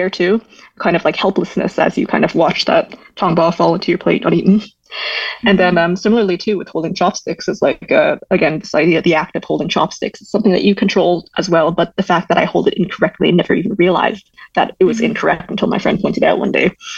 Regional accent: Sichuan, China; English is a second language; I mentioned I'm from Sichuan, and like I think the other poem. And Sichuan is like a region in China.

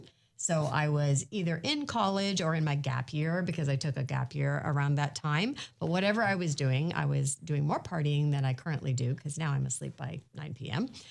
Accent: Canada; I am a Canadian girl

